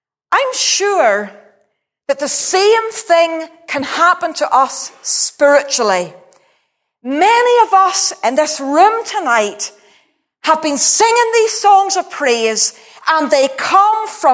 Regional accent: Ballymena, Northern Ireland, United Kingdom; accent: Ballymena; As you know, I'm from Ballymena. Who doesn't know I'm from Ballymena? People do not recognise my accent, as a Ballymena accent. For 29 years, I lived outside Northern Ireland.

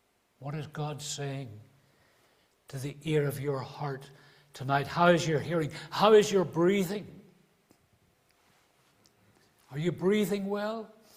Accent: Belfast, Northern Ireland, United Kingdom; Or if you're from Belfast, you'll say, what about you, wee lad? I know I'm from Belfast too, you see.

